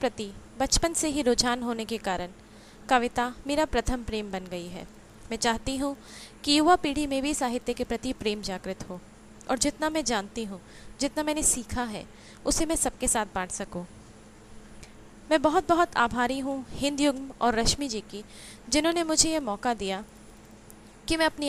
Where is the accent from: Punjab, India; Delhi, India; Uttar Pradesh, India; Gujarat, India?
Delhi, India; मैं दिल्ली की रहने वाली हूँ। फैशन डिज़ाइनिंग करने के उपरांत दिल्ली में ही एक फैशन स्टोर संभालती हूँ।